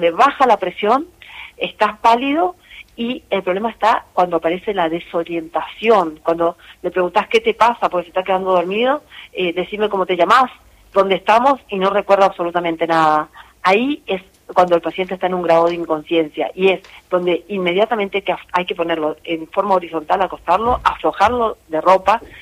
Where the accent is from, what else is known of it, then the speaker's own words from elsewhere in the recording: Corrientes, Argentina; Yo soy correntina, así que te puedo hablar de golpe de calor.